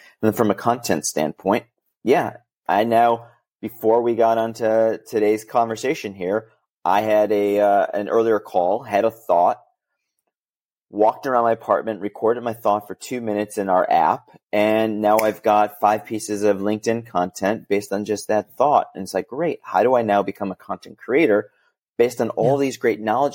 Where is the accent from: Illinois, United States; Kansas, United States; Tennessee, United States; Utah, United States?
Illinois, United States; Chicago; now in Los Angeles, United States; I'm from Chicago. So my mom's actually visiting for the month. So I feel terrible. I'm like, you left the cold of Chicago for the rain of LA.